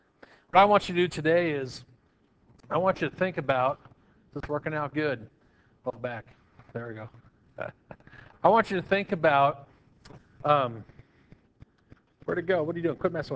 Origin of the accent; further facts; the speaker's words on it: Kingman, Arizona, United States; I'm an American, I'm an Arizonan, I'm a Kingmanite, and I am a Christian Church Kingmanite.